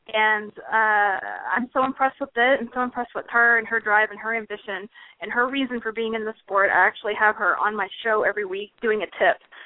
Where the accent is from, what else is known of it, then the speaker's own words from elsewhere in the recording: Houston, Texas, United States; he's from Houston or spent a lot of time growing up in Houston, which is where I'm from.